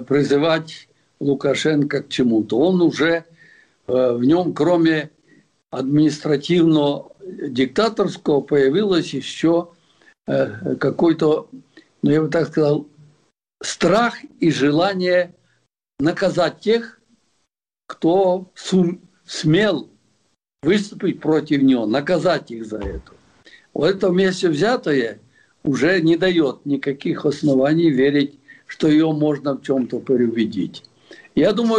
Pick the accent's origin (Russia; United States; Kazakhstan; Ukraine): Ukraine; я как украинец, который граничит с Белоруссией